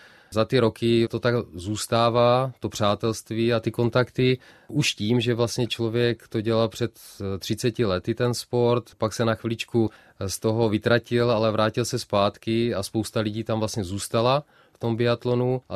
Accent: Budišov nad Budišovkou, Moravian-Silesian Region, Czechia; můj tatínek byl trenérem v klubu biatlonu v Budišově nad Budišovkou, odkud pocházím.

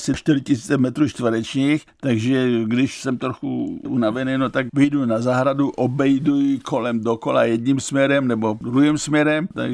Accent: Bohumín, Moravian-Silesian Region, Czechia; born there; a já už jsem se ale narodil v Bohumíně

